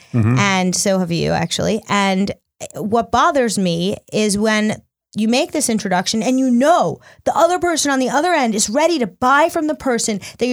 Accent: New York, United States; So being the New Yorker that I am, I'm going to be sending follow-up emails

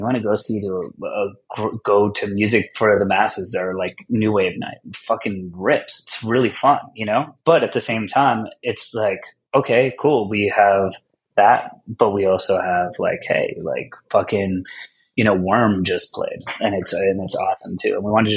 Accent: Wantagh, New York, United States; I was born and raised on Long Island. Yeah, you know, like I grew up in Wantagh, which is like right by Jones Beach

